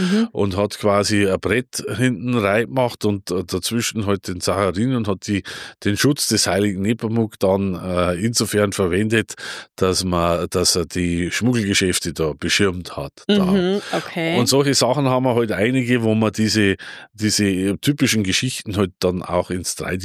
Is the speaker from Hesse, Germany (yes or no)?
no; Bavaria, Germany; ich komme aus dem Vorwald zumindest und mein Vater war Metzgermeister